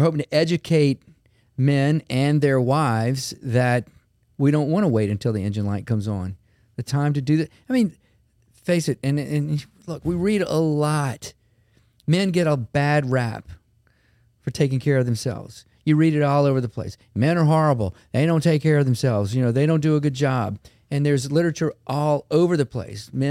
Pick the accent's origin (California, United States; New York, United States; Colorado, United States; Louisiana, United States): Louisiana, United States; Baton Rouge; I grew up in Baton Rouge, been here my whole life, went to Catholic High, went to LSU, LSU Med School in Shreveport, and then I trained at Ochsner in internal medicine and came back home.